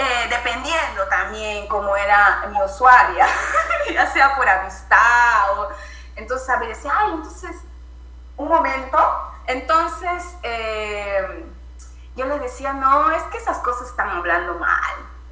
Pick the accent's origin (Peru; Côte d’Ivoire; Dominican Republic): Peru; Amazon; bueno, yo soy charapita, selvática